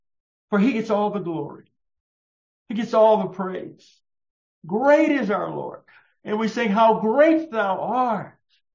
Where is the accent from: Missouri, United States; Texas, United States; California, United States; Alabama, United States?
Texas, United States; Got my home state, Texas, on the bottom of it.